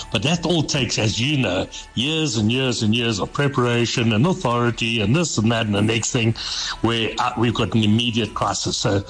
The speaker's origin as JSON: {"language": "English", "region": "Mashonaland West", "country": "Zimbabwe", "tie": "born or raised there", "said": "I grew up around Lake Chivera, and I used to go fishing"}